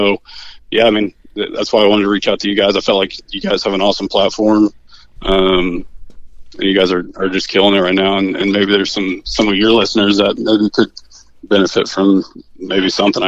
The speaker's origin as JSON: {"language": "English", "town": "Mattoon", "region": "Illinois", "country": "United States", "tie": "born or raised there", "said": "So, grew up here, born and raised in Mattoon, and ever since I was 4 years old, I've been on a wrestling mat, so I wrestled."}